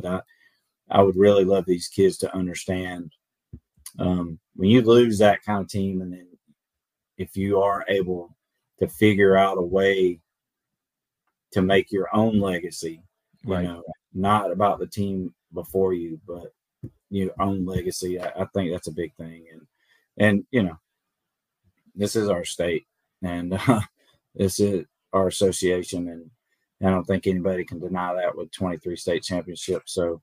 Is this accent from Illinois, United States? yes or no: no; Columbus, Georgia, United States; I'm from Columbus. I grew up in Columbus.